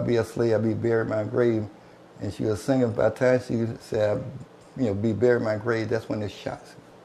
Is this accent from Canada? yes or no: no; Selma, Alabama, United States; born there; I was born in Selma, Alabama, 1945.